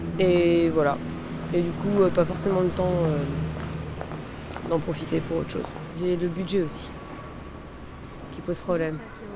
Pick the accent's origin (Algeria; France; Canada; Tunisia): France; Bourgogne-Franche-Comté; Je viens de Bourgogne, dans un tout petit village, et j'ai toujours fait mes études dans des petites villes, petits villages, où il n'y avait rien.